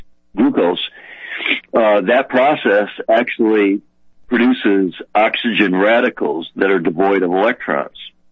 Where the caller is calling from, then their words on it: Michigan, United States; Yeah, I'm in Great Lakes State, right?